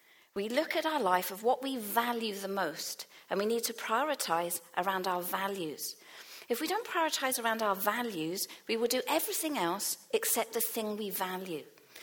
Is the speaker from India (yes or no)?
no; England, United Kingdom; moved away as an adult; now in Wales; being English, arriving in Wales 20 odd years ago, a bit longer than that now